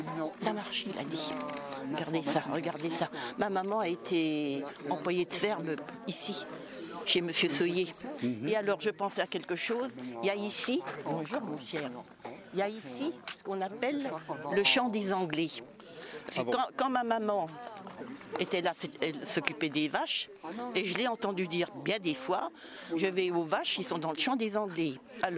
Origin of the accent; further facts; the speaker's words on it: Pirou, Normandy, France; also born or lived in Coutances; Alors, je suis à Pirou, j'étais à l'école à Pirou.